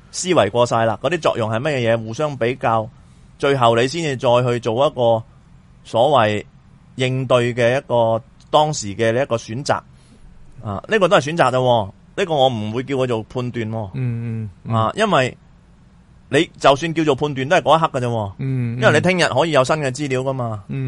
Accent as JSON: {"language": "Cantonese", "town": "Taishan", "region": "Guangdong", "country": "China", "said": "譬如咁讲我系台山人"}